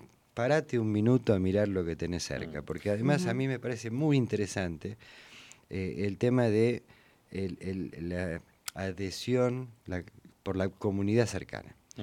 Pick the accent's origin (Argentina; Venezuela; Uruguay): Argentina; Buenos Aires; Para mí, que soy un porteño